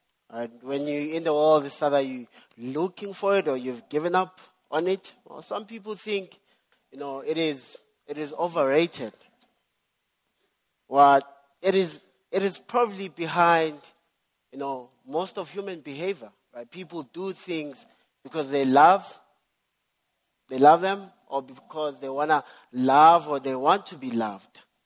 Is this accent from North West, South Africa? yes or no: no; Daveyton, Gauteng, South Africa; So I'm from the East Rand, a township called Davyton. And so in the township, right, kids play outside